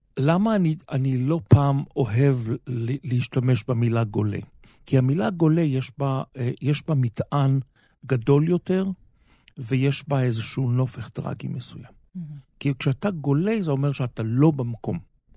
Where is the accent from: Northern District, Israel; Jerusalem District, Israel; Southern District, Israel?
Jerusalem District, Israel; Jerusalem; אני ירושלמי, אני לא רק ישראלי, אני ירושלמי, את מבינה, זאת אומרת.